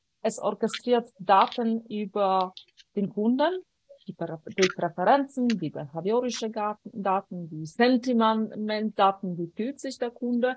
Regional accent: Poland; German is a second language; now in Switzerland; mein Name klingt sehr, sehr schweizerisch, mein Akzent aber doch ein bisschen weniger und verrät, dass ich ursprünglich aus Polen komme. Ich bin in Polen groß geworden und in der Schweiz lebe ich seit 15 Jahren.

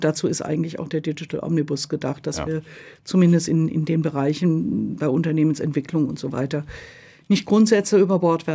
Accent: Aachen, North Rhine-Westphalia, Germany; Jupiter bei mir aus meiner Region, ich komme aus Aachen, das heißt, der Jupiter in Jülich ist direkt um die Ecke.

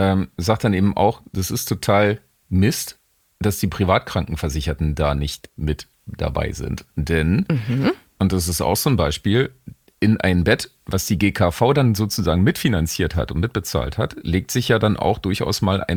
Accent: Rathenow, Brandenburg, Germany; in meiner Heimatstadt, den geschätzten Rathenow in Brandenburg

